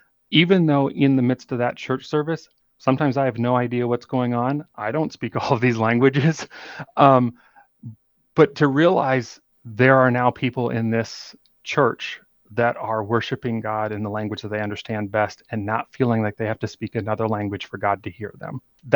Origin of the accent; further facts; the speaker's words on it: Liberia; I was born in Liberia. That's where I was raised. I grew up in a small village, and that's still my happiest place to be anywhere.